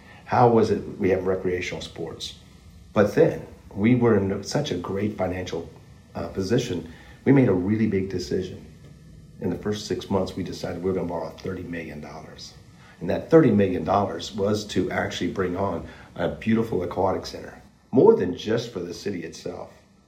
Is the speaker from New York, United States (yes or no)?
no; Fort Knox, Kentucky, United States; I grew up in the Fort Knox area. My dad was in the military. You know, we traveled a lot up until I was 8 years old. And we stationed in Fort Knox.